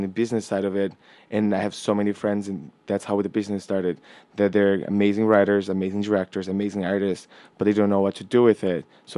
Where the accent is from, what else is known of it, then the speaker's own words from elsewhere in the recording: São Paulo, Brazil; also born or lived in London, United Kingdom; now in Los Angeles, United States; I'm originally from Brazil. So I have background in like marketing and audiovisual in São Paulo.